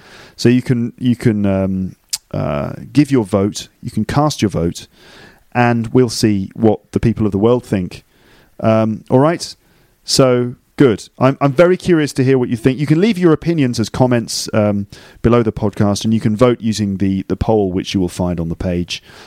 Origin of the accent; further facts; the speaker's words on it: England, United Kingdom; I personally think we're better together, but I realise that I am saying that as an Englishman.